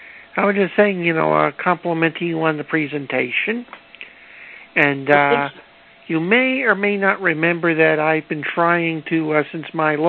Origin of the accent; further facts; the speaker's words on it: East Brunswick, New Jersey, United States; East Brunswick, New Jersey.